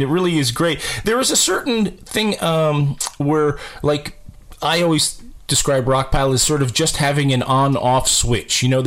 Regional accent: New York City, New York, United States; So, I grew up in the New York City area, and those records, those … album, were on the radio, just constantly here.

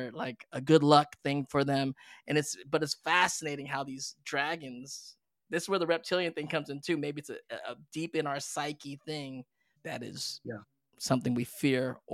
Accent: Philippines; Well, again, you know, I'm Filipino. I'm a good Catholic kid. I grew up Catholic, not as Catholic as I was when I was growing up.

